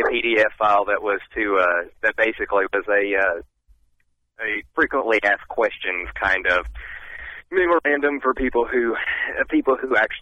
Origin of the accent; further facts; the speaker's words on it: North Carolina, United States; You know, I grew up in the South Omni Valley down to the base of the Pisgah Ridge, and you'll go up Highway 151, takes you all the way up to Blue Ridge Parkway.